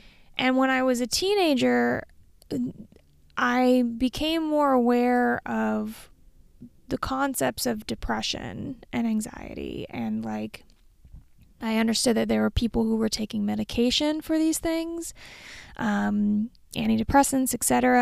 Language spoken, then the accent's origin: English; East Fairfield, Vermont, United States; So I grew up in a really small town. I had two towns. I grew up in Fairfield, Vermont. Technically East Fairfield. I grew up in East Fairfield.